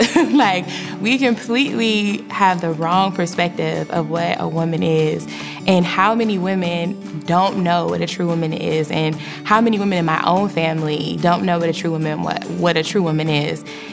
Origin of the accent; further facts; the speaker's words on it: Cleveland, Ohio, United States; I am from Cleveland, Ohio.